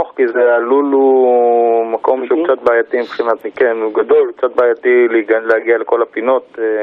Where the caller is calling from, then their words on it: Margaliot, Northern District, Israel; אני ממושב מרגליות בצפון.